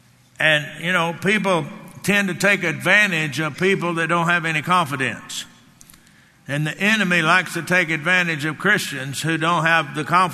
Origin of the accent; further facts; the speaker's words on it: Texas, United States; I'm being from Texas. I know a little bit about riding horses.